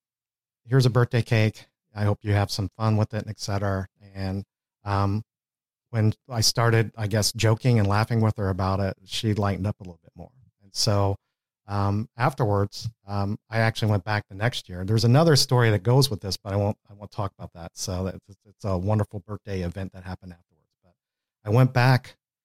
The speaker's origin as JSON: {"language": "English", "region": "Wales", "country": "United Kingdom", "said": "I'm Welsh, so I got a free pass."}